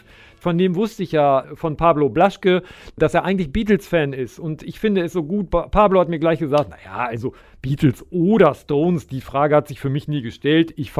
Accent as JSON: {"language": "German", "country": "Germany", "said": "Das fällt uns ja uns als Deutsche dann immer auf."}